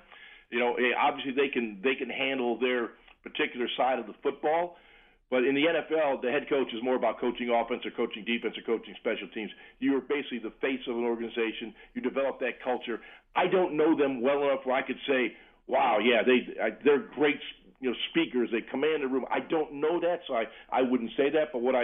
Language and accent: English; Lackawanna, New York, United States; He grew up about 5 miles from me in West Seneca, New York, and I grew up in Lackawanna.